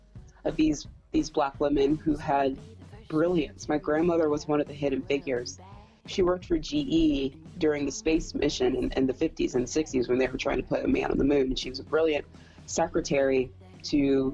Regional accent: Deep South, United States; I had a lot of the same ideas and inclinations that Flannery had growing up in the Deep South and growing up in a highly structured religious community.

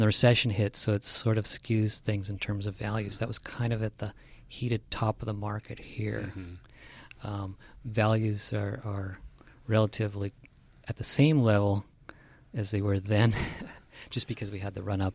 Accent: California, United States; Mine's the longest period of time among the group here of having been born and raised in the North County, San Luis Obispo County.

